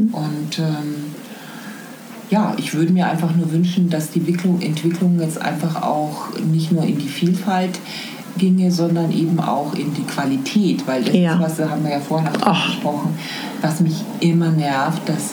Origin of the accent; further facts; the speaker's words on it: Bavaria, Germany; komme ich ja aus dem Umfeld, also zwar aus der Nähe von München